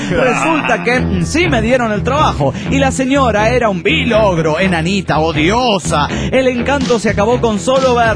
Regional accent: Mexico City, Mexico; de la Ciudad de México.

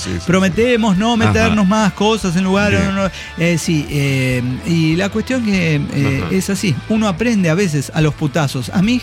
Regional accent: Mexico; como buena mana mexicana

